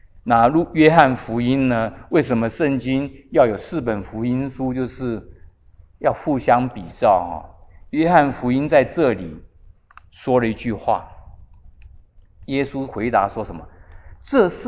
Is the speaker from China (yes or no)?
yes; China; 我们中国人很少人牧师有改名叫徐耶稣